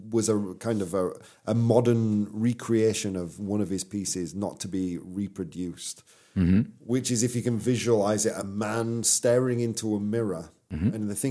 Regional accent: Bradford, Yorkshire and the Humber, United Kingdom; Yeah, and quite a strong accent. So, guys, if you've kept up, well done, man. I'm from Yorkshire. I'm from Bradford, to be precise. Bradford in Yorkshire.

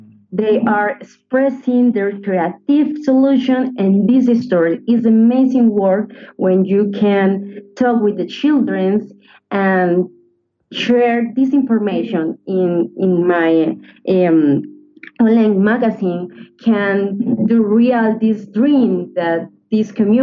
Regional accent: Bogotá, Colombia; English is a second language; Yeah, I am from Bogota, but my heart is all Colombian

